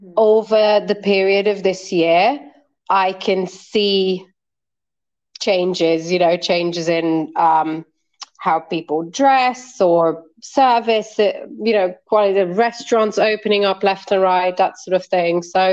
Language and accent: English; Hungary; moved away as an adult; also born or lived in London; now in Saudi Arabia; So I grew up in Hungary.